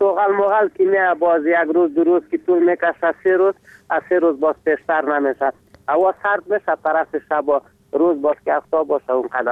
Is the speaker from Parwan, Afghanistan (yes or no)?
yes; Ghorband, Parwan, Afghanistan; از اوربند.